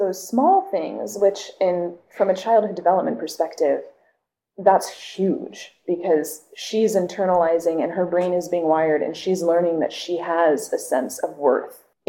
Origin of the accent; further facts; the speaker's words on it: California, United States; so I grew up surfing in North County, and it's a male-dominated sport.